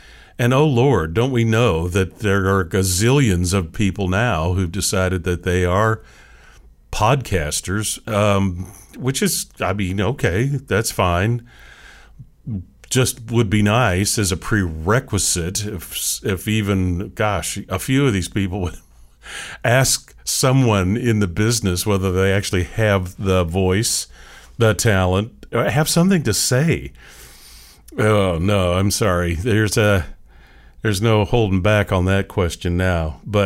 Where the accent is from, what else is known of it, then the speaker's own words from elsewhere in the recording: Seattle, Washington, United States; moved away as an adult; now in Tallahassee, United States; working for a local radio station up in Seattle, Washington, my hometown, at least by way of birth and upbringing. It's fair to say that Tallahassee is and has been for now these last 43 years my hometown